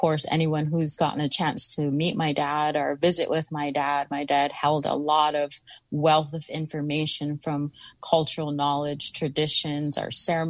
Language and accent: English; United States; I come from Standing Rock.